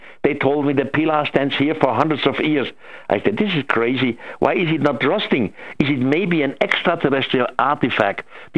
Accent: Switzerland; first language German; English is a second language; You see, I'm Swiss. I grew up in Switzerland. My mother language is first German, and the next language was French. So English, I just learned by coincidence.

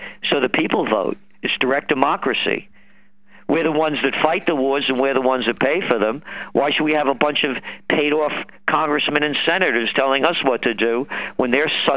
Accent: United States; Again, I'm an American, and I believe in what the founding fathers of this country established

